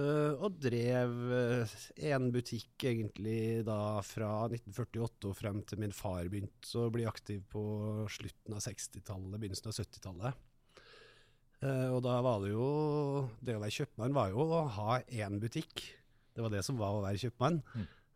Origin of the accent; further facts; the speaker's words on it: Trondheim, Trøndelag, Norway; da hadde den flyttet fra Rosenborg og opp på Byåsen, så vi vokste opp på Byåsen på Havsten, der butikken lå I første, og så leiligheten som vi bodde I da, mor og far og Magnus og med I andre etasjen